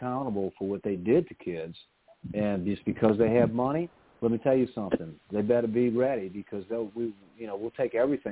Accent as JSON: {"language": "English", "town": "New Orleans", "region": "Louisiana", "country": "United States", "tie": "born or raised there", "said": "And I just want to say that's what I do here in my hometown of New Orleans."}